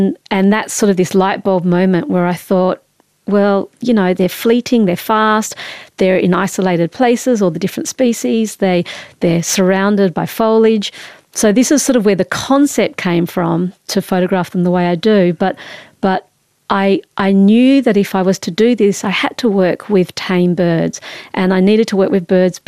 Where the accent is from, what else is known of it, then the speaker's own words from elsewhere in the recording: Perth, Western Australia, Australia; also born or lived in Papua New Guinea; I was sort of born in Papua New Guinea, grew up in Perth in Western Australia mostly, but we travelled a lot, and I was able to live in some sort of, you know, interesting places. I lived in a place called Nasrapur in India when I was about 10